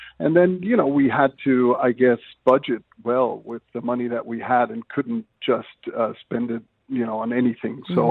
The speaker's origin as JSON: {"language": "English", "country": "Germany", "said": "I'm originally from Germany"}